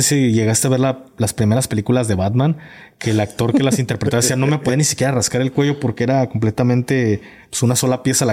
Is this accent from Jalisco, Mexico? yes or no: yes; Jalisco, Mexico; Yo vengo de Jalisco y es exactamente lo mismo.